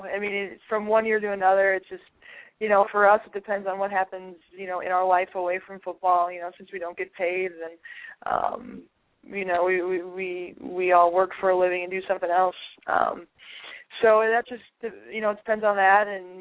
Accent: Chicago, Illinois, United States; I grew up in Chicago during the time when the Bulls were winning their 6 championships

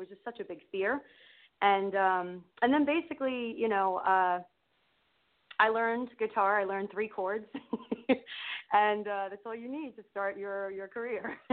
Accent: New York, United States; now in Nashville, United States; I mean, I did the LA thing, I'm from New York. So making the decision to come to Nashville was the best decision I've made in my life thus far.

